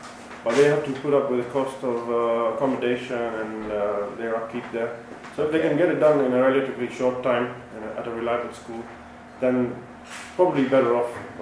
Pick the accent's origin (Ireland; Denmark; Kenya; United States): Kenya; I was born and raised in Kenya. Did my schooling here as well.